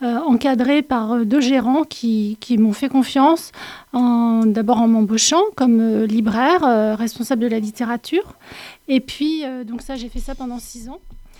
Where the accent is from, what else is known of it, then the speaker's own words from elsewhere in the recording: Lyon, Auvergne-Rhône-Alpes, France; also born or lived in Paris / Niort; En fait, je suis lyonnaise au départ, donc j'étais plutôt une habituée des grandes villes. J'ai passé 30 ans à Lyon, 6 ans à Paris, 18 ans à Niort.